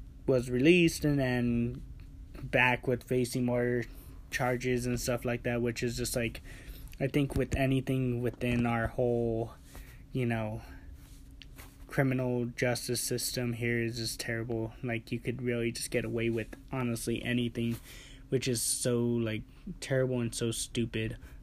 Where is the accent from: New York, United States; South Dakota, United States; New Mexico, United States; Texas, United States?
New Mexico, United States; Albuquerque; we're from Albuquerque, New Mexico, so of course we're just going to cover news in New Mexico and Albuquerque